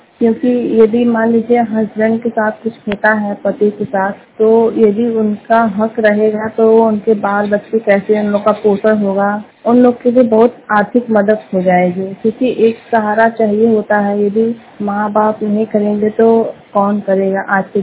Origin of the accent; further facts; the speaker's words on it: Mirzapur, Uttar Pradesh, India; मैं मिर्जापुर से हूँ